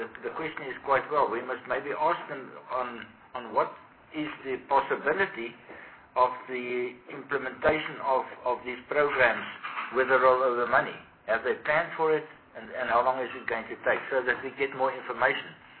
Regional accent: South Africa; No, I'm South African, but I represented the International Federation of Agricultural Producers on that board.

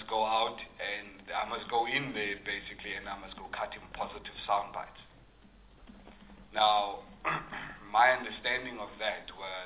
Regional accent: Cradock, Eastern Cape, South Africa; as a kid, growing up in Craddock, I used to watch I used to watch the news on SABC 1, 2, and 3.

